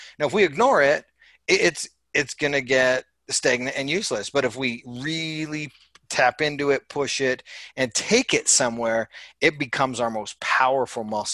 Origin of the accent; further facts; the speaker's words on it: Calgary, Alberta, Canada; I'm from Cowtown. The Stampede is our thing.